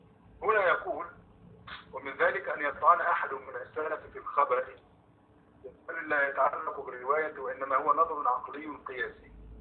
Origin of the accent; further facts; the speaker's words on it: Egypt; حتى في القرى عندنا في مصر زمان